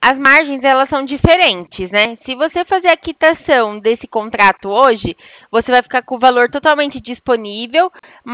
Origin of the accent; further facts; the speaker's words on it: Itu, São Paulo, Brazil; Sou daqui de Itu.